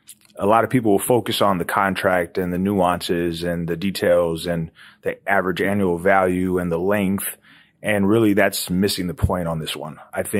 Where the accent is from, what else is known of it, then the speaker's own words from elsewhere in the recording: California, United States; I mean, I grew up in California and I live in Florida